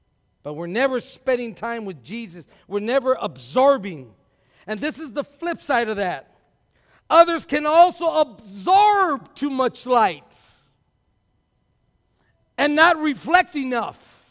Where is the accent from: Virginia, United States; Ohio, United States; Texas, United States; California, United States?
Texas, United States; It's like sweat does something to me. I'm from Texas.